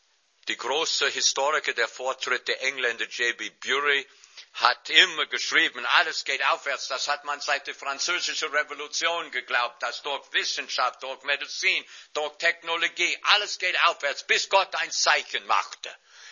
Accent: New York, United States; German is a second language; Ich komme aus New York.

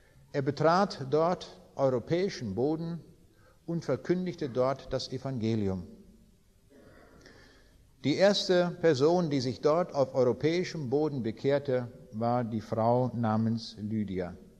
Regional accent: Kaliningrad Oblast, Russia; Der nördliche Teil von Ostpreußen ist meine Heimat, dort bin ich geboren, ganz weit im östlichsten Teil dort in Ostpreußen, im nördlichen Ostpreußen.

